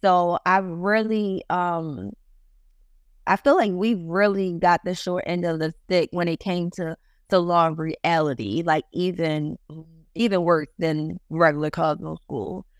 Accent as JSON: {"language": "English", "town": "Baltimore", "region": "Maryland", "country": "United States", "tie": "born or raised there", "said": "I went to Morgan State, but that's my hometown. I didn't live on campus. I stayed at home."}